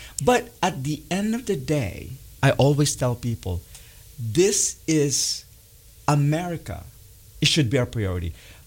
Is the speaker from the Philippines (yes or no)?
yes; Philippines; The hardest part in our culture, being Filipino, for one, because of our last name.